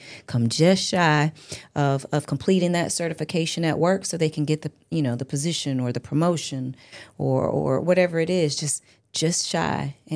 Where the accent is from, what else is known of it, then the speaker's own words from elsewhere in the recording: Alabama, United States; now in Cleveland, United States; I'm a Southern girl. I'm from Alabama.